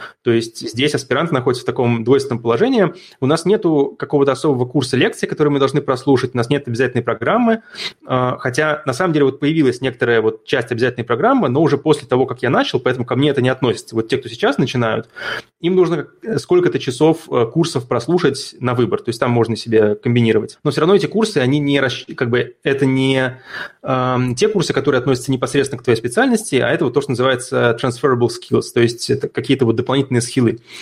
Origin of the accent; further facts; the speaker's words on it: Moscow, Russia; я вырос в Москве